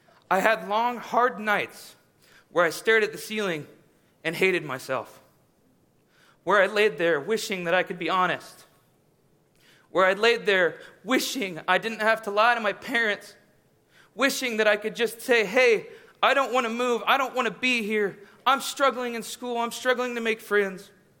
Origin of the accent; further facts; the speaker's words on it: Detroit, Michigan, United States; now in Houston, United States; When I was younger, I moved from Detroit, Michigan to Houston, Texas. The best way to describe Michigan was fun. I enjoyed my time with my family.